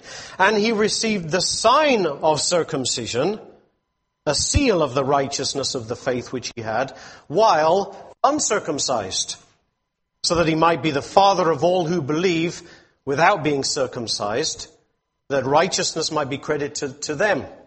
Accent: England, United Kingdom; Like whoever the guy who began England, he will be my forefather because I am English, ethnically speaking. I am English.

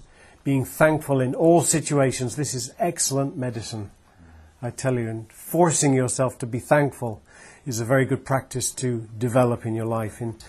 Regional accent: United Kingdom; we love complaining, and it's a national pastime. And we just, you know, brush it off saying, well, we're just British, ha ha ha, how funny.

